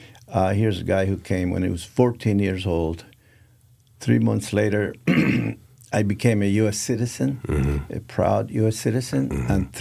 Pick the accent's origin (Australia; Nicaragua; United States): Nicaragua; since I'm from Nicaragua and they had a dictatorship there, military dictatorship for the last 40 years